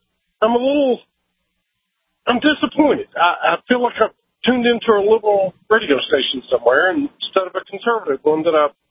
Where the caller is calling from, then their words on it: Virginia, United States; I'm calling from Virginia.